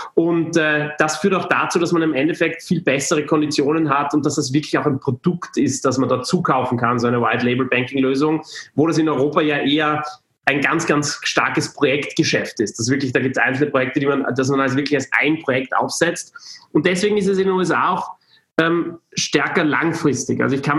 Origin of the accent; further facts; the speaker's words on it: Austria; es war in Österreich, da konnte ich zurück in meine Heimat mal wieder kehren